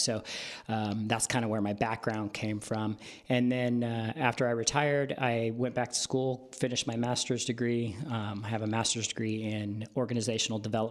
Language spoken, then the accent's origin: English; Deadwood, South Dakota, United States; born there; Okay. Well, for me, I was born in Deadwood, South Dakota. So there's a little Napa nugget for you one day.